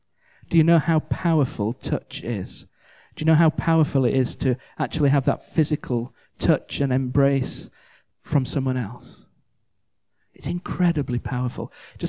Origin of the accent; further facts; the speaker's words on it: Leeds, Yorkshire and the Humber, United Kingdom; Growing up in Leeds, I used to play a lot of rugby league, proper rugby.